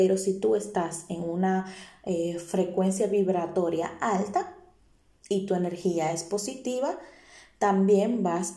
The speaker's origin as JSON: {"language": "Spanish", "region": "Puerto Plata", "country": "Dominican Republic", "tie": "born or raised there", "said": "Santiago es un pueblo, un lugar de mi país que no tiene playas, pero está mi pueblo, que es Puerto Plata, que está muy cercano a Santiago y sí tiene playa."}